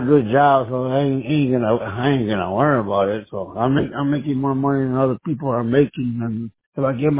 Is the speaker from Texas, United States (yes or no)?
yes; Texas, United States; now in Minnesota, United States; And then I'm from Texas. I'm going back to Texas.